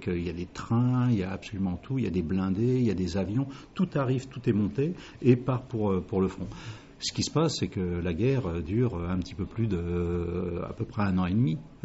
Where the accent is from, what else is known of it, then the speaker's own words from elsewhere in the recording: Saint-Denis, Île-de-France, France; born there; dans ma ville natale, Saint-Denis, là où il y a le Stade de France.